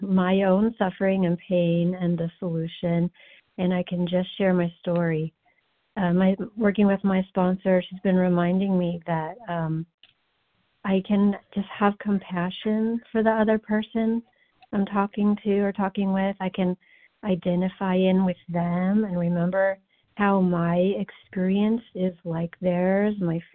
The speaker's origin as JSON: {"language": "English", "region": "Missouri", "country": "United States", "said": "I'm grateful to be a recovered compulsive overeater, and I'm from Missouri."}